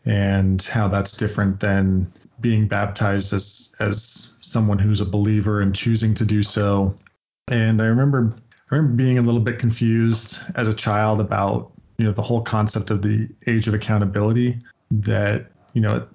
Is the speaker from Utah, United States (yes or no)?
yes; Utah, United States; Growing up in Utah, I think my main sight into what other churches were doing was through my dad, because he was a convert.